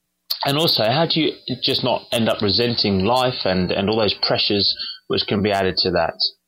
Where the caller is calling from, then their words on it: Eastbourne, South East England, United Kingdom; I'm phoning from Eastbourne on the south coast of England.